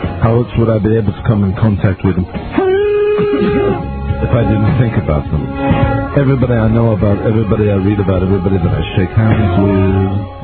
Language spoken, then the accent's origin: English; Ireland; Oh, you're in my home country.